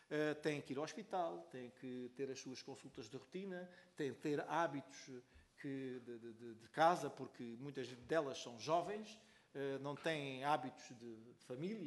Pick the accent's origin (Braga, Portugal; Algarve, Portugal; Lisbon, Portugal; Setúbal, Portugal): Algarve, Portugal; É que eu sou algarvio, os algarvios falam.